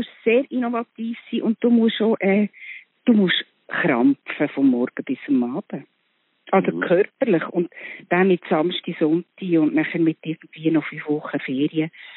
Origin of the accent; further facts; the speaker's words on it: Bern, Switzerland; Und ich bin in Bern aufgewachsen.